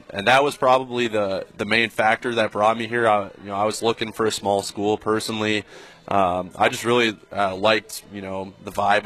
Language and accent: English; Canada; I'm Canadian